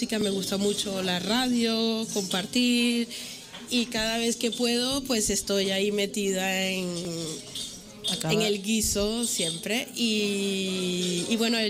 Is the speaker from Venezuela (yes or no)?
yes; Venezuela; now in Barcelona, Spain; yo soy de Venezuela y llevo aquí en Barcelona desde el 2000, 21 años